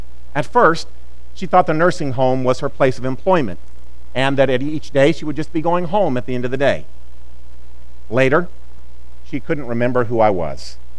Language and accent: English; Columbia, Missouri, United States; We grew up in Columbia, Missouri. That's where Mom still lived at the time.